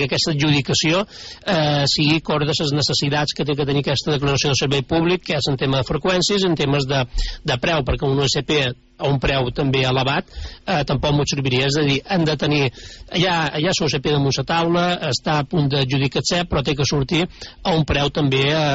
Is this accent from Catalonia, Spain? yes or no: no; Balearic Islands, Spain; jo crec que com a menorquins